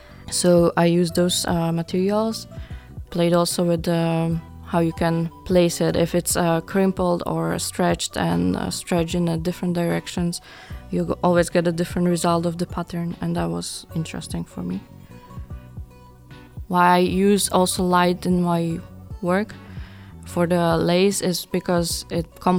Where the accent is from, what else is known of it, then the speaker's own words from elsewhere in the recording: Slovakia; English is a second language; because I'm from Slovakia, and I wanted to connect my culture with the lace